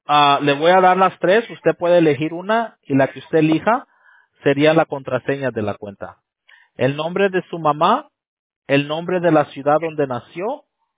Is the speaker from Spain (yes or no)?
no; Campeche, Mexico; Ah, yo soy de México, ahí de Campeche, ahí me queda usted de vecino.